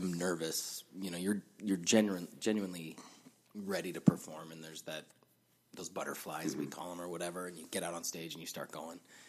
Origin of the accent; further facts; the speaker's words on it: Canada; See, so I as a Canadian, you know